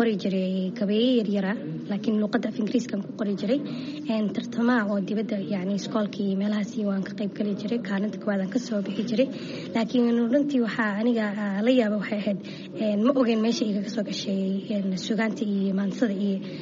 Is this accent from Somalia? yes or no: no; Toronto, Ontario, Canada; walaal waxaan ka imaaday Kanada, khaasatan magaalada Toronto. Waa meeshaan ku dhashay, kusoo koray, iskool iyo jaamacadna kusoo dhigtay.